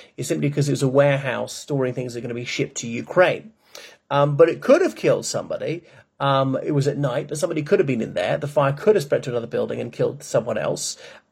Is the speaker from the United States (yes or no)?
no; Ireland; respected viewers. … from Ireland.